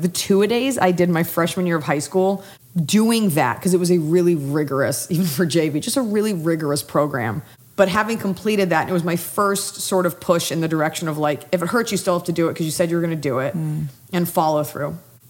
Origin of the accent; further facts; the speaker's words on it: Dallas, Texas, United States; now in Los Angeles, United States; And so I'm from Dallas, Texas. My dad still lives there with my stepmom. My mom lives in Florida, as everyone does. And I live in LA, as everyone does.